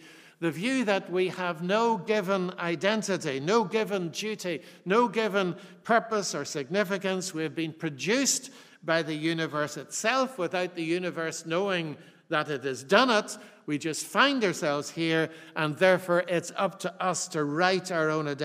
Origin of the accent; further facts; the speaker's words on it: Northern Ireland, United Kingdom; accent: Armagh; Maybe it's just my annoying Armagh accent that's producing the feedback.